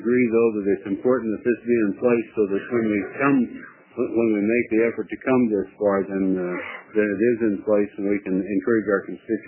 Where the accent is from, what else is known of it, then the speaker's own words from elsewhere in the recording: Oregon, United States; Mr. Laird, I'm from Eastern Oregon.